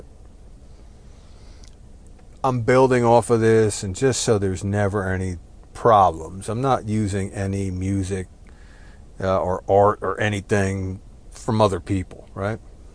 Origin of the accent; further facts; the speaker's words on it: New Jersey, United States; now in Texas, United States; Warning, I am Texan by choice, but I was raised in New Jersey, so take cover, there will be F-bombs.